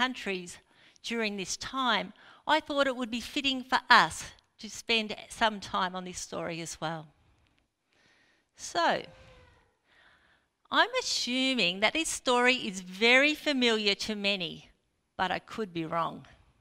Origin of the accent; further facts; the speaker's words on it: Victoria, Australia; Now, this is strange, as I grew up in the Mallee, surrounded by Mallee scrub.